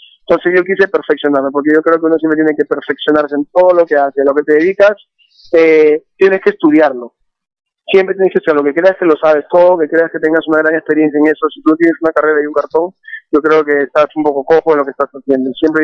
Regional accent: Peru; now in Miami, United States; Sabemos que somos peruanos

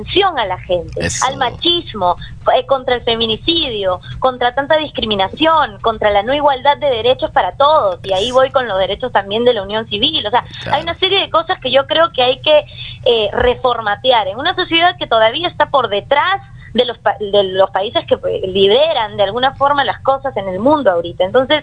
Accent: Miami Beach, Florida, United States; born there; yo nací en Miami Beach en el año 91, tengo 24, voy a cumplir 25 este año.

